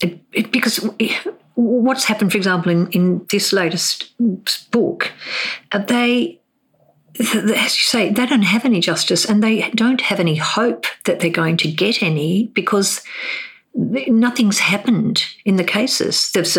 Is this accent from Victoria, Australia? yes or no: no; Hobart, Tasmania, Australia; I grew up in Hobart